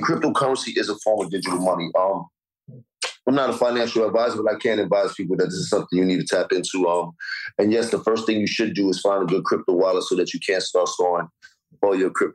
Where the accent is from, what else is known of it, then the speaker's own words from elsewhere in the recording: New York City, New York, United States; And I'm from Harlem. All you learned about was hustling when you're Harlem.